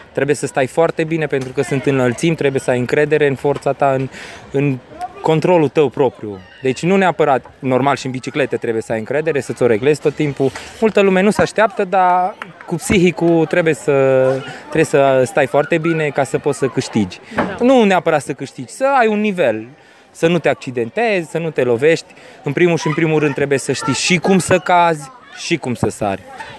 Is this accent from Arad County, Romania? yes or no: no; Bistrița, Bistrița-Năsăud, Romania; sunt din Bistrița. Fac acest sport de 15 ani. Am 34 de ani.